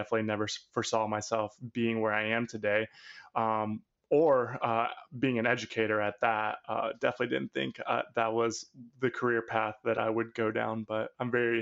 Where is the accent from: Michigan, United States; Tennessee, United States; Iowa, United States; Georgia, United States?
Georgia, United States; Savannah; I grew up in Savannah, living along the coastal area. My father worked on boats, so I was out on the water all the time.